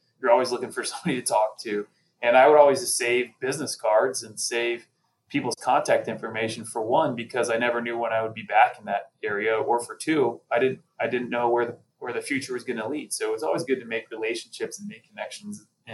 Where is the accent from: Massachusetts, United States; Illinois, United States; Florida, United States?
Florida, United States; St. Petersburg; I was from the St. Petersburg, Tampa area.